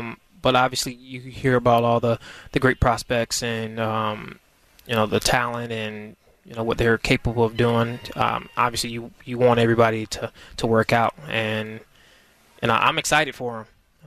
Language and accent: English; the South, United States; also born or lived in Boston area; I'm not from the Northeast. I'm from the South. So it's just cultural differences.